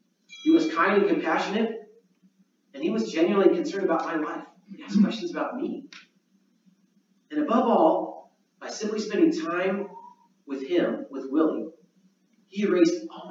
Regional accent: Lawndale, California, United States; also born or lived in Inglewood / Hawthorne; Now, I grew up in the suburbs of Los Angeles, Lawndale and Hawthorne. From birth to 11. So I was born in Inglewood, and we moved a few miles away.

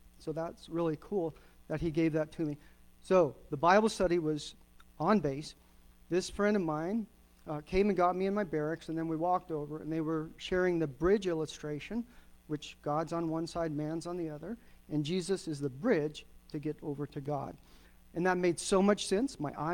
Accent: Alaska, United States; I was born and raised in Alaska.

